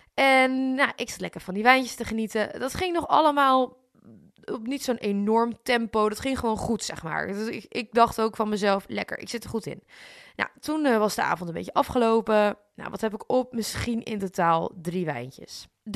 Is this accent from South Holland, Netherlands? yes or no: no; Nijkerk, Gelderland, Netherlands; Ik ben opgegroeid in Nijkerk. En nu zal ik niet zeggen dat Nijkerk dan per se zo'n plek is waar enorm veel wordt gedronken. Maar het is wel een wat boersere omgeving, zeg maar.